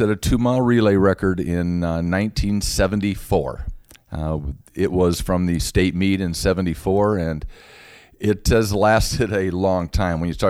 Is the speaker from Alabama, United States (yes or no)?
no; Sioux City, Iowa, United States; Well, I grew up in Sioux City, a lifelong resident of Sioux City. Spent a little time elsewhere during the middle of my career, but I grew up in the Riverside area